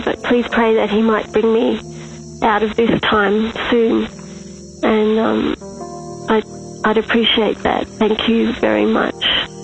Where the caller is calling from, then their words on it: Australia; I'm ringing from Australia.